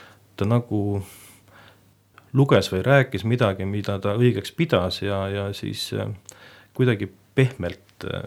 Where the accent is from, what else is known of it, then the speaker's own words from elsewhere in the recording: Pärnu, Pärnu County, Estonia; also born or lived in Tootsi; Ja sündisin siis tõesti Tootsis ja sealt siis tagasi Pärnusse. Nii et kogu lapsepõlv kuni 8. klassi lõpuni välja ongi Pärnus möödunud, koolivaheajad küll Vändramaal Võidulas ja sealt edasi siis juba Tallinn.